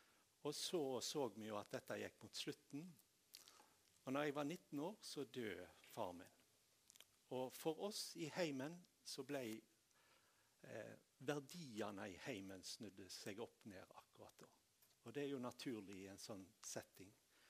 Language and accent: Norwegian; Tysnes, Vestland, Norway; så kom de voksne på bedehuset hjemme på Tysnes og spurte om ikke jeg kunne tenke meg å bli ettåring på Tysnes.